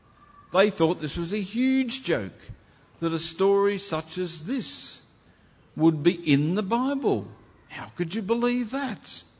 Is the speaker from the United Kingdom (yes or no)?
no; Kempsey, New South Wales, Australia; 1959 was when I was living and growing up in Kempsey. Small country town, partway up the coast of New South Wales.